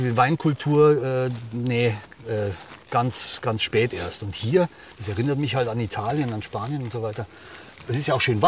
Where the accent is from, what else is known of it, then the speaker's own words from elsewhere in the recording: Munich, Bavaria, Germany; ich komme aus München